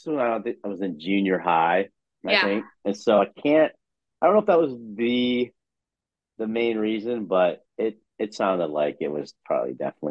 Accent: New Hampshire, United States; No, they're actually, I grew up in New Hampshire.

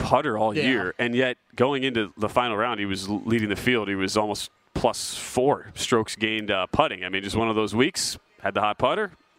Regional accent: United States; Another non-Canadian team winning the cup, and I'm an American.

